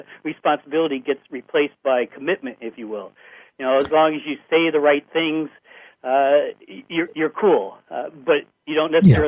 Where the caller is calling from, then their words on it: Connecticut, United States; You know, I'm calling from Connecticut, and not far away is Hartford.